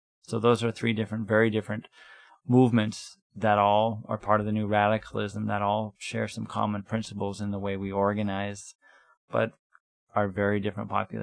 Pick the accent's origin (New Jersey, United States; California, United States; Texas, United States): California, United States; San Francisco; I'm from San Francisco, where I work with Direct Action to Stop the War.